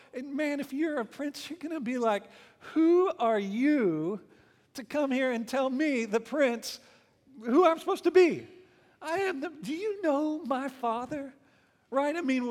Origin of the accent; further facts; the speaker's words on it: Texas, United States; We're from Texas.